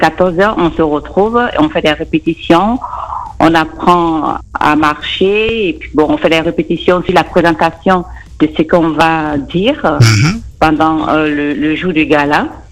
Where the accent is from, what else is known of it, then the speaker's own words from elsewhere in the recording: Côte d’Ivoire; now in Saint-Sulpice, France; Je suis origine de la Côte d'Ivoire.